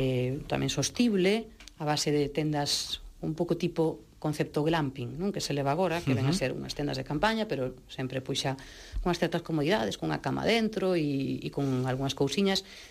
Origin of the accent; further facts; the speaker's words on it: Ferrol, Galicia, Spain; pois como son de Ferrol, vou barrer para casa